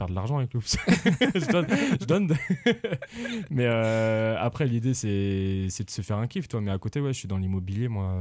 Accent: Rennes, Brittany, France; also born or lived in Paris; Moi-même, tu sais, je suis né à Paris, mais je suis venu très vite à Rennes.

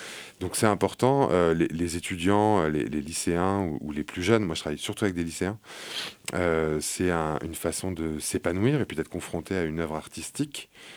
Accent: Combrand, Nouvelle-Aquitaine, France; born there; Une troupe amateur, dans ma troupe rurale, là où je suis né, en Deux-Sèvres, à Combran, voilà.

